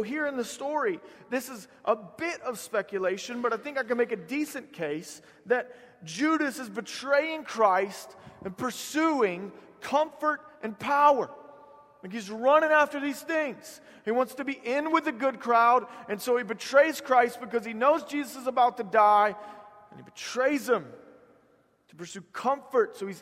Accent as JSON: {"language": "English", "region": "Georgia", "country": "United States", "said": "I'm just from South Georgia, and I can't escape it."}